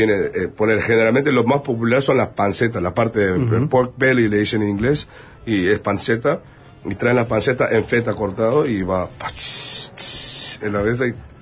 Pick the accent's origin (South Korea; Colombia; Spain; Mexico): South Korea; Busan; Spanish is a second language; como yo soy de Busan, yo salía de la puerta de mi casa y había como una playa con las señoras pescando